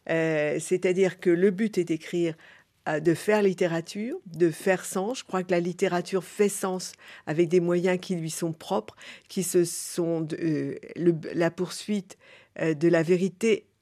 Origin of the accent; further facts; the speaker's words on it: Lorient, Brittany, France; born there; qui était parti par ma ville natale, Lorient, vers les Indes